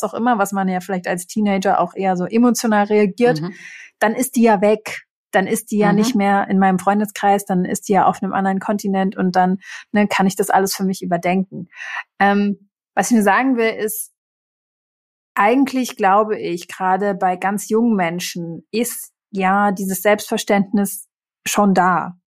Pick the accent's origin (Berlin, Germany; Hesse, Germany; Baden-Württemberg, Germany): Berlin, Germany; bin ich ja in Berlin aufgewachsen und bin aber auch Tochter einer Psychoanalytikerin